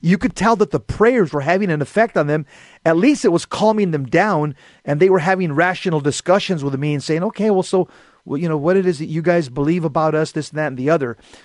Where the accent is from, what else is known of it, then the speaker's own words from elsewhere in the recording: United States; We don't hate you guys. We're all American.